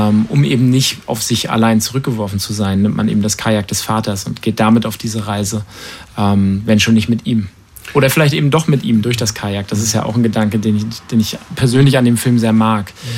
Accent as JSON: {"language": "German", "town": "Rostock", "region": "Mecklenburg-Vorpommern", "country": "Germany", "said": "Ich bin Rostocker und ich lebe auch immer noch in Rostock"}